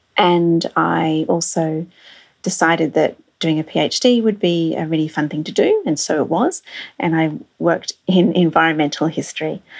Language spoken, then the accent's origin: English; Australia; growing up in Australia, tend to hear very little about the Pacific